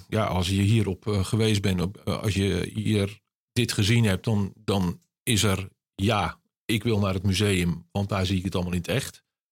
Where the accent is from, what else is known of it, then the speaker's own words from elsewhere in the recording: Sluis, Zeeland, Netherlands; born there; Nou, gelukkig ben ik niet echt een Rotterdammer. Ben ik in Sluis geboren.